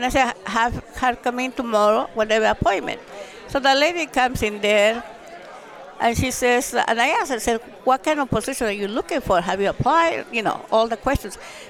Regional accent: Bolivia; I was born and raised in Bolivia

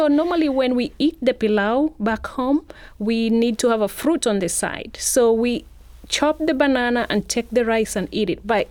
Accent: Mombasa, Mombasa County, Kenya; You know, I'm from Mombasa. So Mombasa people are known for their cooking skills.

